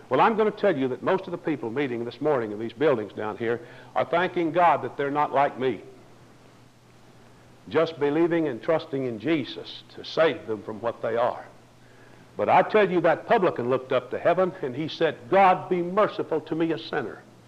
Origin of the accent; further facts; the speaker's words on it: Arkansas, United States; And when I was growing up in North Arkansas, I was taught that when you get saved, an angel writes your name in the book of life.